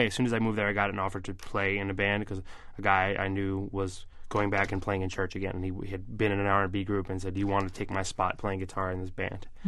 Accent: Brookline, Massachusetts, United States; I'm 24 years old. I'm from Brookline, Massachusetts.

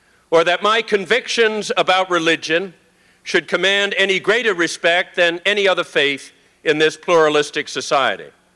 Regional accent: United States; I am an American and a Catholic. I love my country and treasure my faith.

